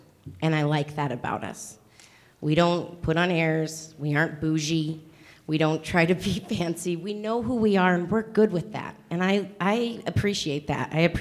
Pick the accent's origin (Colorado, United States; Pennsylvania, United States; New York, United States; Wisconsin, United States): Colorado, United States; Pueblo; also born or lived in Raton, New Mexico / Trinidad, Colorado; I was born in Raton, New Mexico. We came up to Trinidad when I was two, moved to Pueblo when I was four, and I never left.